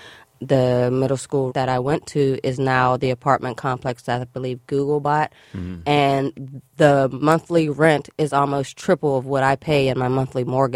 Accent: East Liberty, Pennsylvania, United States; Like, I grew up in East Liberty, and East Liberty growing up was predominantly black

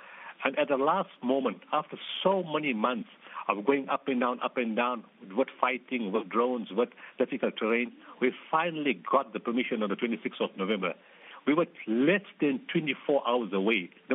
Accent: South Africa; I am South African.

